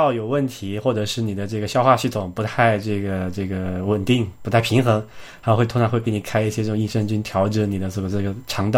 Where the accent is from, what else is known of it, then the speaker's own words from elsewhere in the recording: China; also born or lived in Canada; 那你说我在加拿大上学的时候，大冬天外面零下十几度，人家也穿着短裙出去蹦跶也没问题，那我们中国人肯定就不行嘛